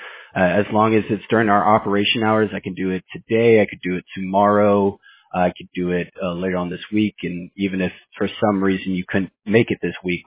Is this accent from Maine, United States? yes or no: no; Houston, Texas, United States; I'm from Houston, Texas. My family's from El Salvador and Mexico, but I'm born and raised from Houston, Texas.